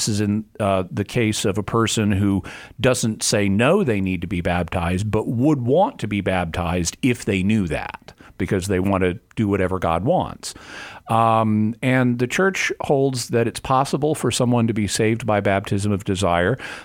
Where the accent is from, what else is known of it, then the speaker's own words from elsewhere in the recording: Arkansas, United States; also born or lived in Texas; so I was born in Texas. I was raised in Arkansas.